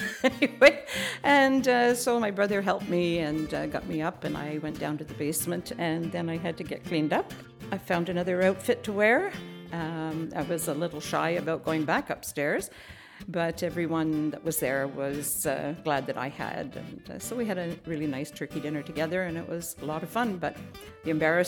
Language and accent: English; Richmond, Quebec, Canada; I'm from Richmond, Quebec, and I have a story to tell you about Christmas dinner preparation